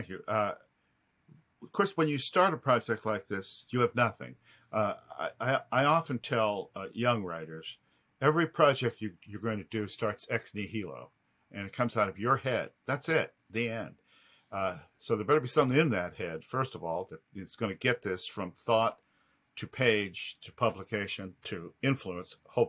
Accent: Hawaii, United States; Partly I grew up in Hawaii, so I grew up with them to a certain extent as a boy.

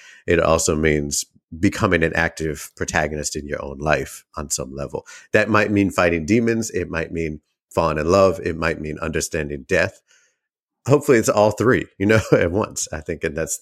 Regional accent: Boston, Massachusetts, United States; now in New Orleans, United States; No, I grew up in Boston. Randomly.

